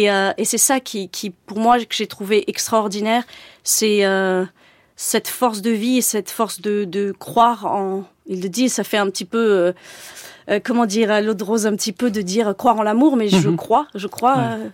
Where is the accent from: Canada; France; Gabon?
Gabon; born there; also born or lived in Burundi / Central African Republic; je suis née au Gabon. J'ai vécu dans plusieurs pays d'Afrique, le Burundi, la Bangui, la République centrafricaine.